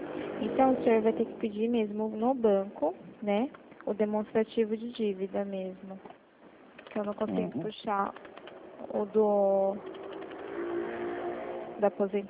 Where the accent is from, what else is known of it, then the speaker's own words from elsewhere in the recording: Ourinhos, São Paulo, Brazil; Eu sou de Ourinhos.